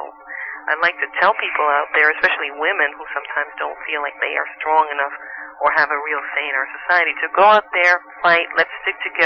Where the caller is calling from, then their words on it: New York City, New York, United States; Hi, I'm calling from New York City.